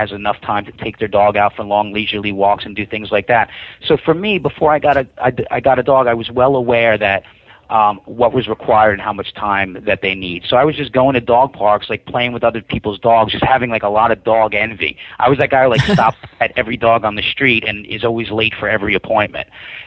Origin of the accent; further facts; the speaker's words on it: New York City, New York, United States; I'm born and raised in New York City.